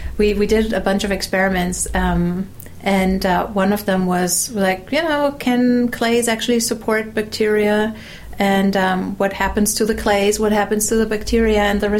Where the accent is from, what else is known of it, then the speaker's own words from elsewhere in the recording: southern Germany, Germany; I grew up in southern Germany. There is the Black Forest and then the Vosges Mountains on the French side.